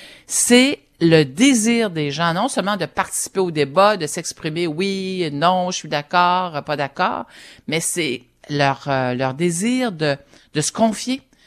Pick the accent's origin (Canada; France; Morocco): Canada; Quebec; j'ai fait comme plusieurs Québécois, parcouru un peu le Québec, un peu de Gaspésie parce que c'est ma région natale